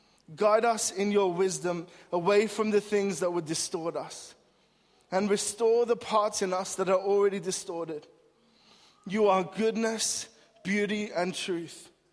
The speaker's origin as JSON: {"language": "English", "country": "Australia", "said": "letting them know that I'm also Australian"}